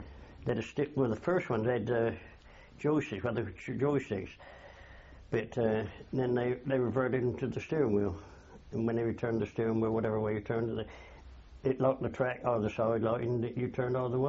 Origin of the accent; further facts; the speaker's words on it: Scotland, United Kingdom; Well, I come from Scotland.